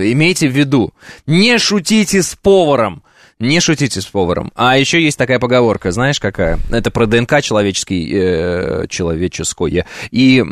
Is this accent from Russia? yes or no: no; Kazakhstan; Мы, казахи, любим конину